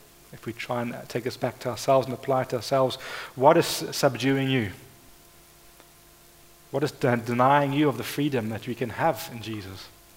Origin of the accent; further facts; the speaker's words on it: South Africa; growing up in South Africa, in apartheid South Africa